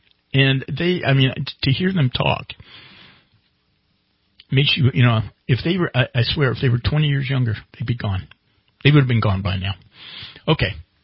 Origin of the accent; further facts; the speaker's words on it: California, United States; when I tell them I'm from California, I don't get, oh man, that must be cool.